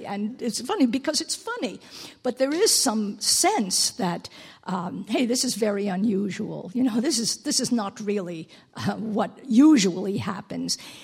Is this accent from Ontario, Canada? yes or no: no; Montreal, Quebec, Canada; I come from Montreal. I grew up in Montreal.